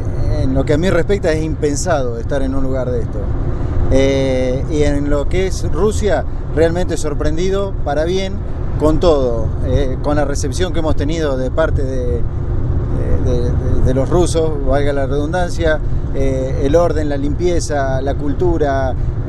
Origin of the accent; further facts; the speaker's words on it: 9 de Julio, Buenos Aires Province, Argentina; soy de 9 de Julio en la provincia de Buenos Aires, a 260 kilómetros de Capital Federal